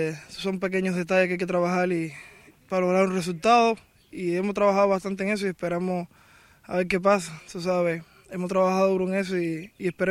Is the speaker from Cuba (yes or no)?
yes; Cuba; nosotros que crecimos juntos prácticamente en Cuba jugando